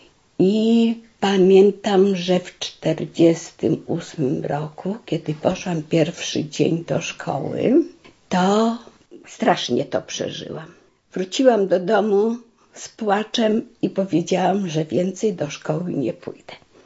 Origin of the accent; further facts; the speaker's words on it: Podlaskie Voivodeship, Poland; Ja pochodzę z województwa białostockiego. Urodziłam się w czasie wojny. Nawet świadectwo urodzenia mam w języku rosyjskim